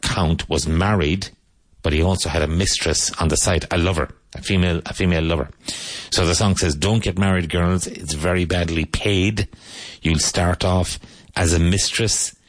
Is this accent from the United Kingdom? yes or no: no; Cork, Munster, Ireland; When I was growing up in Cork, and until I became an English teacher, we have a funny thing that we say there, which is grammatically incorrect.